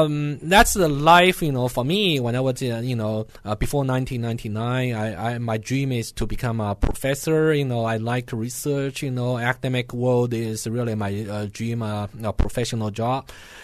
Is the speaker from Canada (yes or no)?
no; China; English is a second language; now in United States; Well, and when I was in China, I was